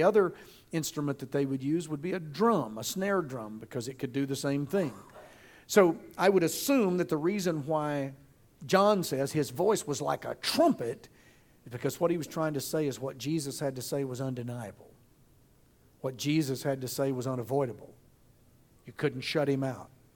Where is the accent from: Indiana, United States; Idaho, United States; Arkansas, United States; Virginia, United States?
Arkansas, United States; we grew up in Arkansas, and a little north of us, creeks were clear.